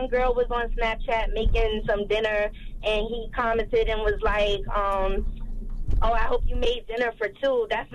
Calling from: Savannah, Georgia, United States; I'm calling from Savannah, Georgia.

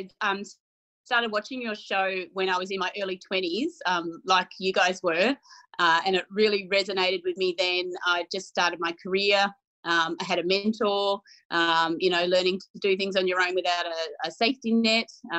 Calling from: Canberra, Australian Capital Territory, Australia; So I live in Canberra, Australia. Canberra is the capital city of my fine country.

